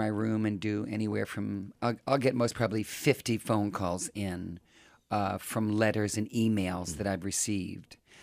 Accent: New Orleans, Louisiana, United States; And even though I'm from New Orleans, I was 200 pounds in the eighth grade. I, you know, love Louisiana fried foods.

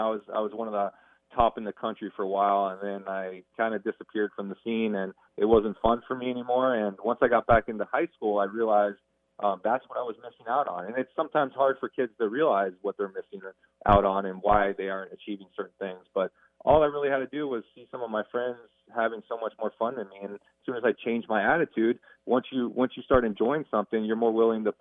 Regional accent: California, United States; So I grew up here in California, and the water temperature is fairly warm in the ocean, but it's not 80 degrees, which I really like at the pool.

